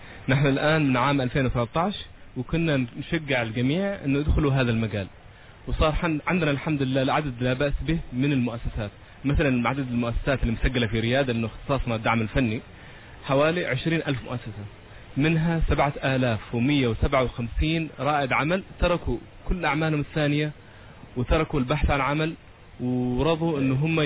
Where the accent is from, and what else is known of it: Oman